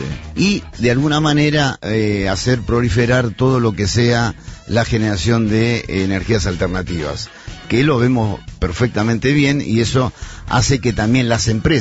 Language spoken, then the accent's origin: Spanish; Argentina; aquí tenemos 45 millones de habitantes, somos 45 millones de habitantes